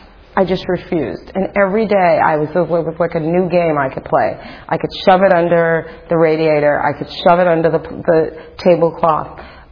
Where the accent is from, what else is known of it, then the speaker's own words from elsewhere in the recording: Brooklyn, New York, United States; So, I grew up in Bed-Stuy, Brooklyn, under the poverty line.